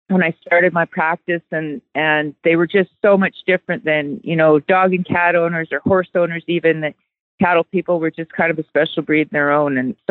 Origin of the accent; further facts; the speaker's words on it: Calgary, Alberta, Canada; When I was 8 years old, he moved the whole family out, and I finished growing up in Calgary.